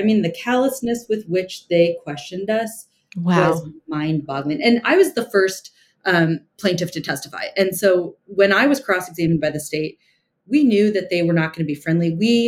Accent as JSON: {"language": "English", "region": "Indiana", "country": "United States", "tie": "born or raised there", "said": "We saw the vote in Ohio, which is near my home state of Indiana on Tuesday."}